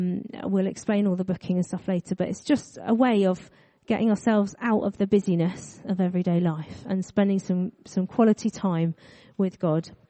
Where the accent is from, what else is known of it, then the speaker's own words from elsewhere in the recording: South East England, United Kingdom; now in Coventry, United Kingdom; I did not think that I would end up living as far away from the sea that you can get, because I grew up near Brighton.